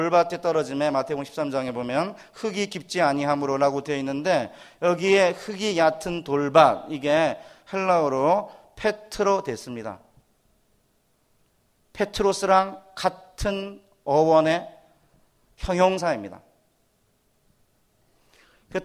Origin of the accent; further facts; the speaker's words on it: Chungcheong, South Korea; 제가 충청도, 전 충청도거든요.